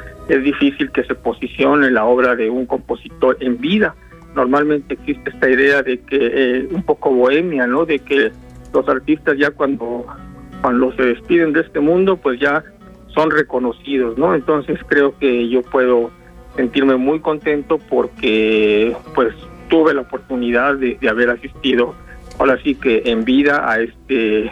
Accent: Mexico City, Mexico; born there; also born or lived in Cuernavaca; orgullo, pues, ser morelense, porque yo no digo que es una segunda tierra, es una primera tierra, ¿verdad? Yo nací en la Ciudad de México, pero entre la Ciudad de México y Cuernavaca, pues han sido mis dos primeras tierras

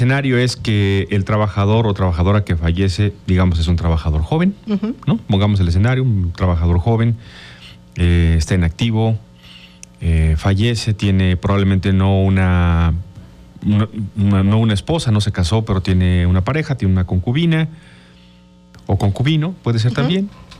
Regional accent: Mexico; Porque, miren, es duro decirlo, somos especiales los mexicanos, ¿no?

